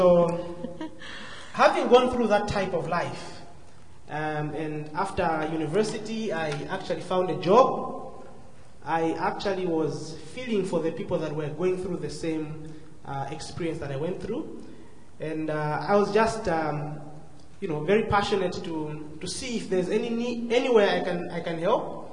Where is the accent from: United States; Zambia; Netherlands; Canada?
Zambia; I grew up in Zambia. It's a neighboring country to Malawi. But my dad and my mom were all from Malawi.